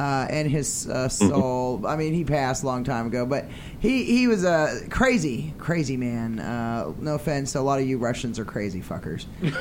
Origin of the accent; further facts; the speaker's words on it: Ireland; I'm Irish. I'm Irish. We're crazy as fuck.